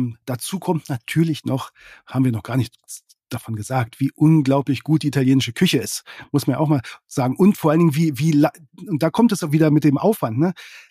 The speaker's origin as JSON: {"language": "German", "region": "Lower Saxony", "country": "Germany", "said": "ich komme aus Niedersachsen."}